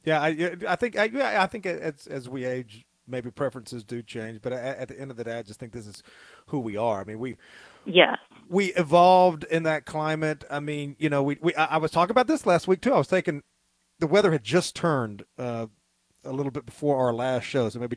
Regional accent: the South, United States; born there; I love the South. I would die for the South. I was born in the South. I want to be buried in the South, but boy, I never did take to the weather.

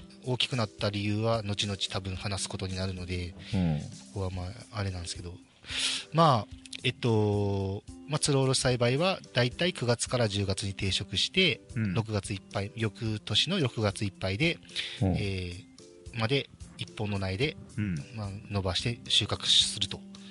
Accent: Miyazaki, Japan; also born or lived in Fukuoka; もともと地元が宮崎で、高校卒業と同時に、福岡でフラフラ数年過ごしまして

